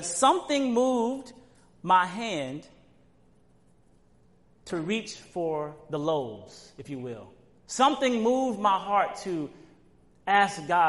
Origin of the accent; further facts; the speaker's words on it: Mississippi, United States; I'm from Mississippi